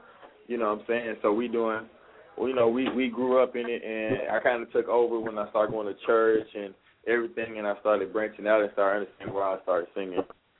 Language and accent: English; Long Beach, California, United States; is from my hometown. You know what I'm saying?